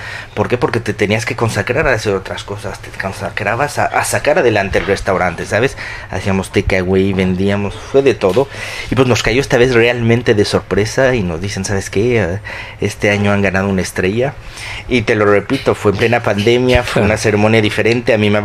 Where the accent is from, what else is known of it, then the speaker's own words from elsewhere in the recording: Toluca, State of Mexico, Mexico; also born or lived in Tenango del Valle / Cuernavaca; Yo soy de Toluca, yo nací en Toluca, viví 10, 12 años en Tenango del Valle, me regresé a Toluca, me fui a Cuernavaca y luego me vine para acá.